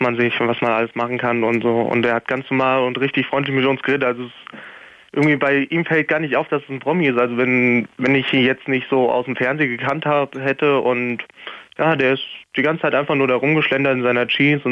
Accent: Heidelberg, Baden-Württemberg, Germany; born there; Und wir kommen gebürtig aus Heidelberg

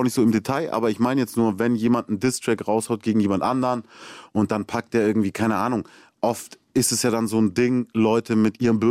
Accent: Munich, Bavaria, Germany; von wo ich komme. Und ich bin in München aufgewachsen

